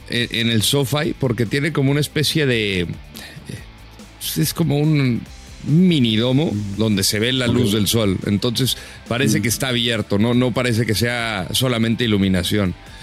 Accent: Aguascalientes, Mexico; also born or lived in Ciudad Juárez / San Diego; me crié en Aguascalientes, en Ciudad Juárez y en San Diego, donde no había fútbol de primera división en ninguno de estos lugares.

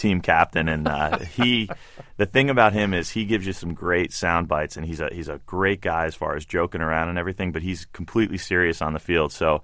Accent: United States; So growing up in America, you would never imagine being able to play baseball without a field in the rain that these guys go through with no equipment.

